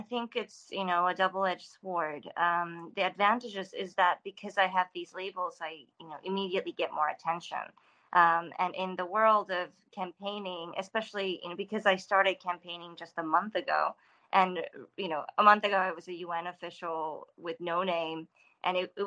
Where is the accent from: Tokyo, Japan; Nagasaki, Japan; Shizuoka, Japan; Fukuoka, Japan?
Fukuoka, Japan; Kitakyushu; I was born in Kitakyushu, as you said. And I am, you know, a Kitakyushu woman born and raised.